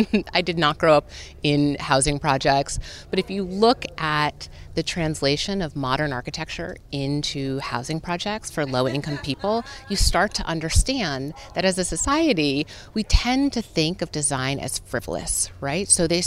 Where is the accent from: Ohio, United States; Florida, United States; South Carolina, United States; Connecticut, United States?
Connecticut, United States; New London; New London, Connecticut.